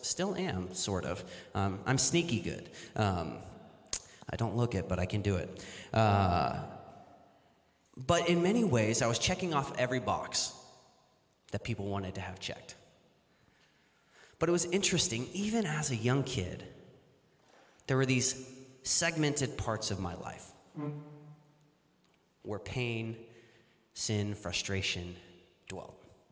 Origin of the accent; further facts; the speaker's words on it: Newbury Park, California, United States; I've been in the county for almost my whole life. I grew up in Newbury Park.